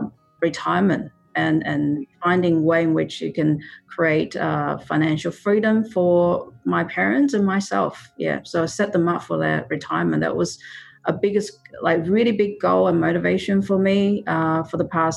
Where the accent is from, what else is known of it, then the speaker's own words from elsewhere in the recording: China; English is a second language; moved away; Yeah, schooling in China. So like all the parents, they wanted the best for the children, and mine was no exception.